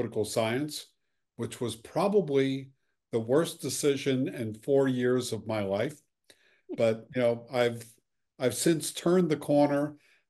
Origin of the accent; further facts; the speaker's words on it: New York City, New York, United States; Well, I'm a New York City kid. I'm the son of a dry cleaner. I grew up in Lower Manhattan. My dad's store was at Times Square.